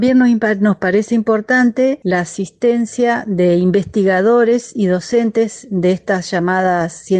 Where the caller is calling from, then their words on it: Concepción del Uruguay, Entre Ríos, Argentina; de la Comunidad de Vecinos por los Humedales del Río Uruguay, de aquí de la ciudad de Concepción del Uruguay